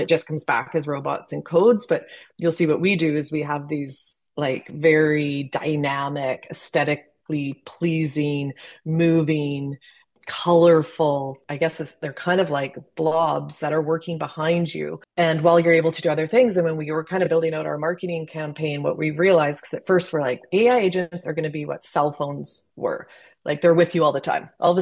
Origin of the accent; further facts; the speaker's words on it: Canada; so I am Canadian.